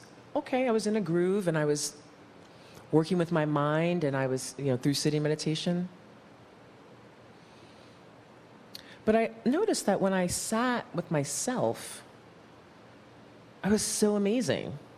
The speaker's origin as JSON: {"language": "English", "region": "New York", "country": "United States", "said": "I'm a New Yorker"}